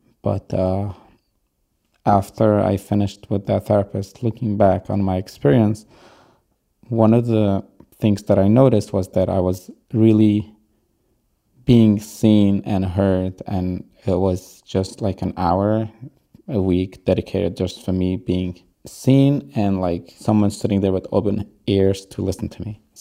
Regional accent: New York, United States; first language Yiddish; English is a second language; now in Israel; I live in Israel. I grew up in upstate New York. My mother tongue language is Yiddish

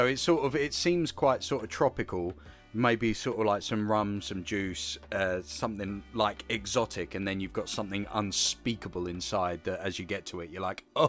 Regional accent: East of England, United Kingdom; Yeah, so I am from Essex.

